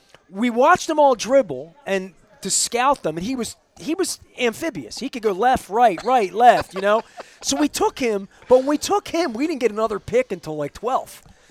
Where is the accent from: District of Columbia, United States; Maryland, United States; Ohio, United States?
Maryland, United States; Dundalk; So this is how Baltimore comes together. I'm a kid from Dundalk.